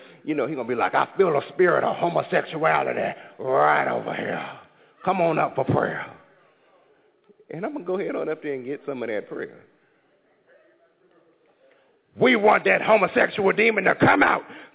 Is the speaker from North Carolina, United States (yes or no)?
yes; North Carolina, United States; Because, see, I'm from North Carolina